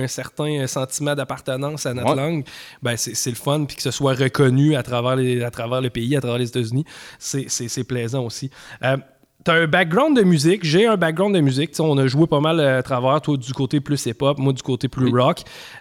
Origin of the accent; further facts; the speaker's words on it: Quebec, Canada; les gens l'entendent que j'ai un accent, et puis rapidement, ils vont être capables de dire « Oh, OK, tu viens du Québec »